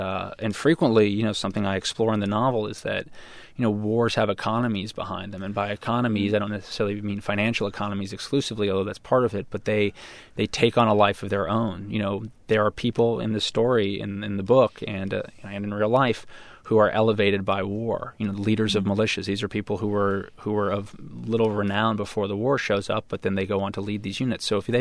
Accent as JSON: {"language": "English", "country": "United States", "said": "So being an American, let me put you this way."}